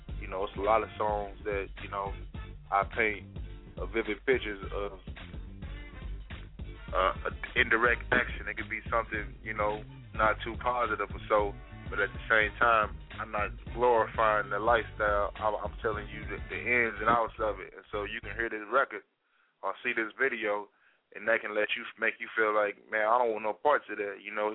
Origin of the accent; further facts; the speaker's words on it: St. Louis, Missouri, United States; Shout out my hometown, St. Louis. Much love.